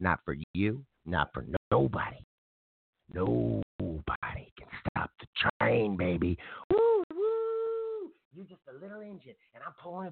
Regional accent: Detroit, Michigan, United States; And then, in the meanwhile, I'm going to take my home state of Detroit and build them up.

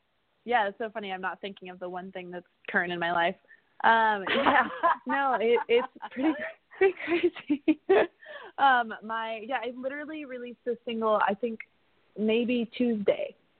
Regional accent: Oregon, United States; I'm from Oregon. So I was like, what is this?

